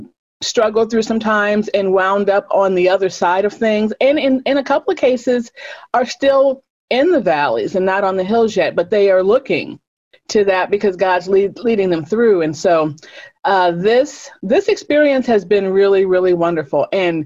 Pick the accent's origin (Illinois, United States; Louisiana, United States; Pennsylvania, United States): Illinois, United States; Chicago; I did grow up in a Christian home. I was raised Catholic in Chicago.